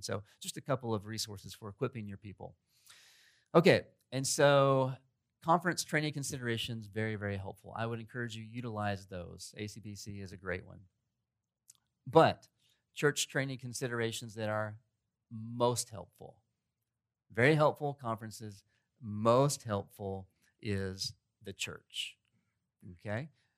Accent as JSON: {"language": "English", "town": "Glen Rose", "region": "Texas", "country": "United States", "said": "And so I'm from Glen Rose, Texas. 25 or so miles up the road is Grace Bible Church."}